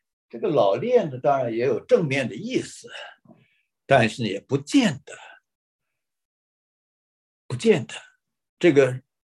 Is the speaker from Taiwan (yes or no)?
yes; Taiwan; 我们台湾话有一句话说